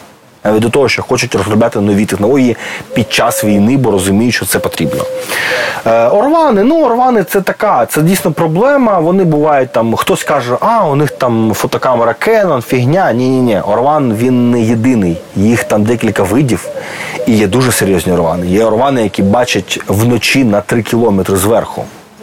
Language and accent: Ukrainian; Dnipro, Dnipropetrovsk Oblast, Ukraine; Ми самі з Дніпра